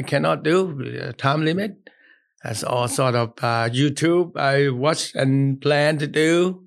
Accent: Thailand; I'm originally from Thailand, in that area as well. But my ethnically is my mix between Thai and Karen.

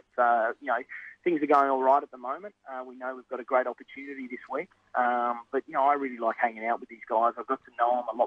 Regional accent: Australia; it's pretty tough being an Australian player and actually travelling on the road

